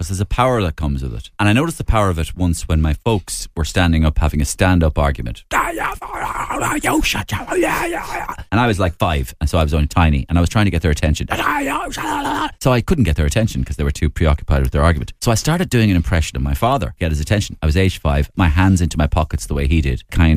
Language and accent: English; Belfast, Northern Ireland, United Kingdom; I'm a northerner, of course, so I'm from Belfast myself